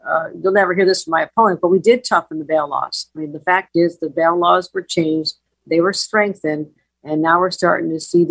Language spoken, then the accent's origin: English; Buffalo, New York, United States; we just passed nation-leading laws right in the aftermath of the Buffalo massacre, my hometown